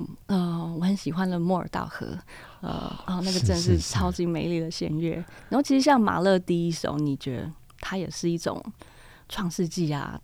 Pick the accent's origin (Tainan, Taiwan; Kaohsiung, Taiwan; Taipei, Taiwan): Tainan, Taiwan; born there; 我是台南出生，那我家附近的客家庄呢，最近的就是美浓，在高雄县里面，所以那个地方我小时候有经过